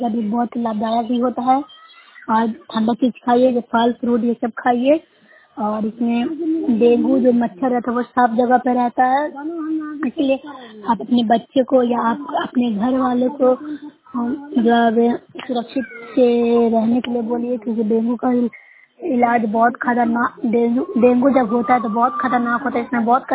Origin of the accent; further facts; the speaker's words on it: Bihar, India; मैं नरसाई प्रखंड से हूँ, जिला नालंदा से बोल रही हूँ।